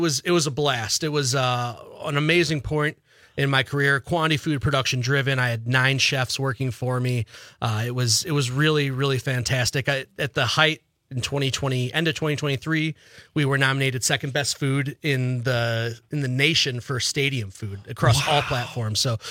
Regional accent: Illinois, United States; So again, I'm originally from Illinois, which is where the tavern-style pizza

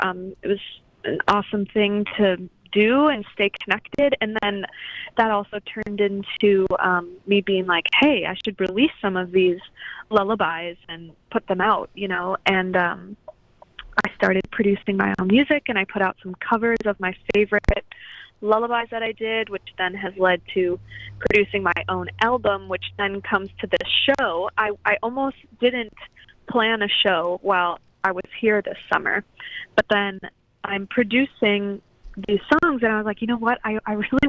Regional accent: Portage, Wisconsin, United States; I am in Portage, Wisconsin, my hometown.

